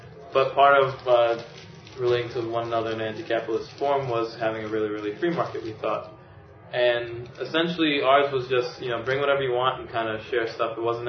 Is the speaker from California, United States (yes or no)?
no; New York City, New York, United States; I'm from the Bronx. I'm from the Bronx, born and raised.